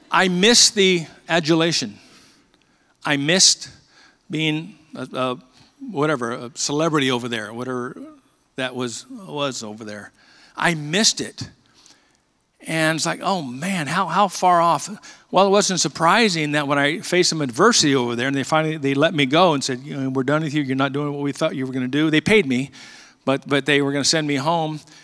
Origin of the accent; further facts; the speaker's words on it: Bakersfield, California, United States; I grew up in East Bakersfield, Longfellow Lancer, Washington Junior High School, BHS Driller, okay? Middle, lower middle class neighborhood that I grew up in, okay?